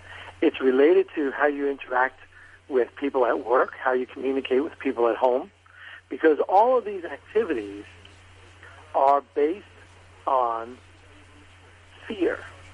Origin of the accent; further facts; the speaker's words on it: New York, United States; now in Texas, United States; So I was born and raised in New York. I live now in Texas, and they always make a comment that this is not exactly a Texas twang I have.